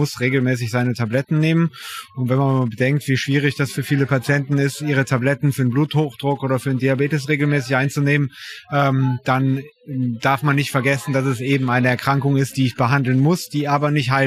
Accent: North Rhine-Westphalia, Germany; Ich als Niederrheiner bin da natürlich prädestiniert dafür. Oder wie andere Menschen sagen, ich komme ja aus Ostholland.

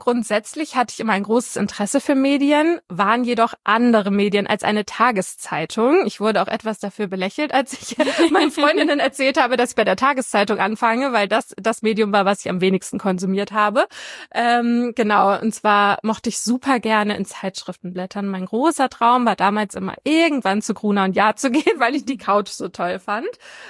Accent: Schleswig-Holstein, Germany; now in Hamburg, Germany; ich bin in der Nähe von Schleswig aufgewachsen und geboren, aber in einem winzig kleinen Dorf. Also gefühlt gab es dort mehr Kühe als Menschen.

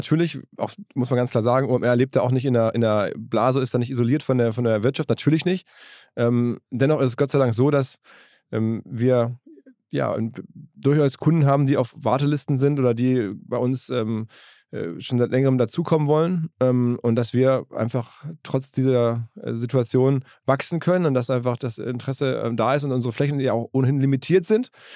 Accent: North Rhine-Westphalia, Germany; Ich bin ja aus dem Ruhrgebiet, also Schalke-Fan aufgewachsen.

